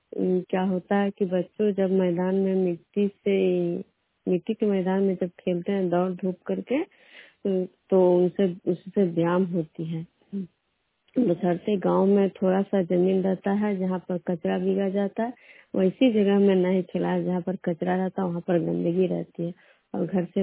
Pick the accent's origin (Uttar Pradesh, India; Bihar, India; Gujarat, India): Bihar, India; Bishnupur; मैं बिष्णुपुर ग्राम खुदरा पंचायत नालंदा जिला नवनसा प्रखंड के निवासी हूँ।